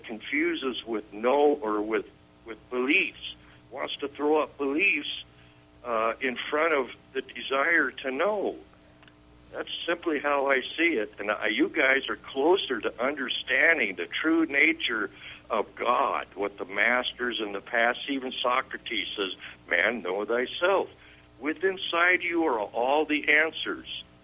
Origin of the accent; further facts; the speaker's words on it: United States; I'm an American. That's just a fantasy. I'm a Caucasian. That's a fantasy.